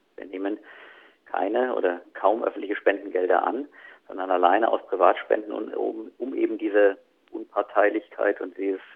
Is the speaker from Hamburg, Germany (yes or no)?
no; Bonn, North Rhine-Westphalia, Germany; now in Neumarkt, Germany; Ich bin 47 Jahre alt und ich bin von Hause aus Anästhesist. Ich komme ursprünglich aus Bonn und bin jetzt seit 5 Jahren in der Anästhesie am Klinikum Neumarkt.